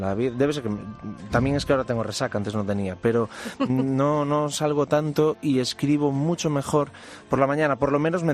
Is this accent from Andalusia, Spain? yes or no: no; Galicia, Spain; now in Madrid, Spain; como los gallegos somos de donde pisamos, así que soy un poco de Madrid